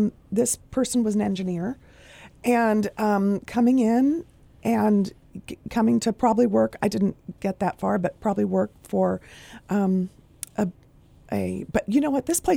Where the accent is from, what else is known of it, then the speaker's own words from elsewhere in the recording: California, United States; I'm a newcomer at 35 years being here. I'm originally from the Bay Area.